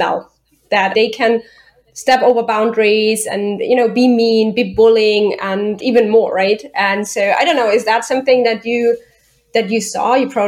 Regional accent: Austria; I also think, like, I'm coming from Europe and especially Austria, so I don't want to generalize for whole Europe now

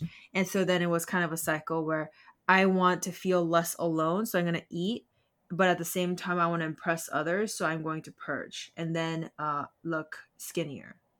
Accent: South Korea; moved away as an adult; now in United States; I was raised in South Korea, and so I came here to the States for college by myself.

